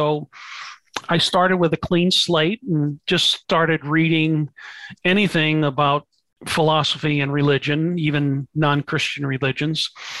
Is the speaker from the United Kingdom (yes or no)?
no; St. Louis, Missouri, United States; Well, I grew up in St. Louis, Missouri, and I was born and raised a Catholic.